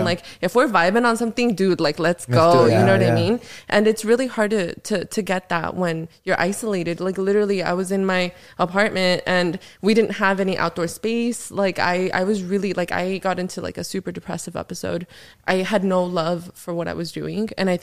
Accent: Glendale, United States; I'm an immigrant. I guess we can start there. I came to the States when I was 6 and I grew up right here in Glendale.

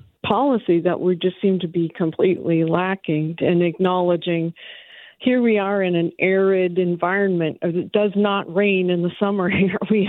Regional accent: California, United States; I grew up in the Santa Cruz Mountains, and we had a private water system.

